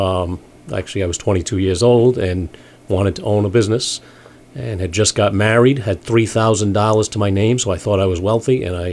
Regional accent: East Greenwich, Rhode Island, United States; East Greenwich.

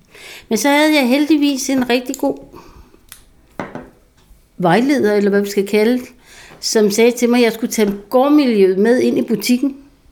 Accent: Næstved, Zealand, Denmark; Ja, jeg er Næstved-pige, og jeg har altid boet i Næstved.

